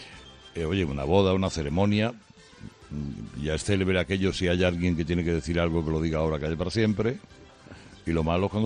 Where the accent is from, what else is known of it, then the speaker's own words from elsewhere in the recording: Turin, Piedmont, Italy; yo me crié en Turín, pasé unos años de mi infancia en Turín